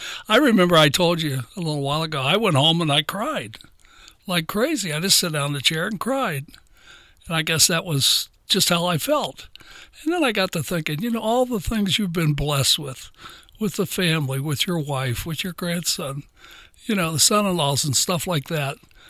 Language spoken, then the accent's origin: English; Prospect, Delaware, United States; also born or lived in Nitro, West Virginia; I was born in Nitro, West Virginia, and I came to Prospect, I think, when I was in about the third or fourth grade. And that's been my home ever since.